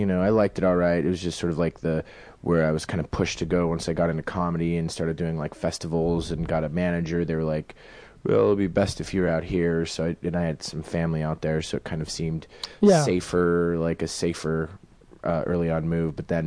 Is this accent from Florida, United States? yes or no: no; Denver, Colorado, United States; Originally from Denver, Colorado.